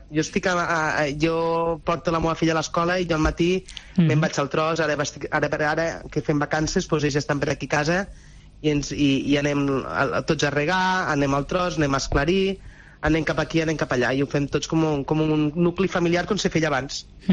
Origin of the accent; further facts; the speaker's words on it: Artesa de Lleida, Catalonia, Spain; Aquí al poble, bueno, jo soc de poble d'Artesa de Lleida i a vegades que jo anava a l'escola i la meva mare tenia, la meva família tenia un restaurant